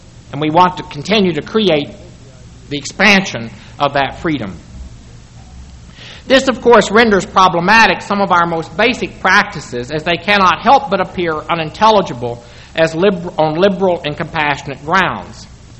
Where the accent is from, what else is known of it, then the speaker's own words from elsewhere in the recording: Texas, United States; I'm fortunate because I'm a Texan. I knew I had no choice, and it worked out fine.